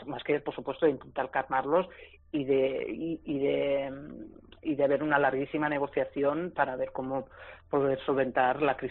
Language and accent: Spanish; Barcelona, Catalonia, Spain; yo soy de Barcelona, entonces tiene como muchas lecturas, ¿no?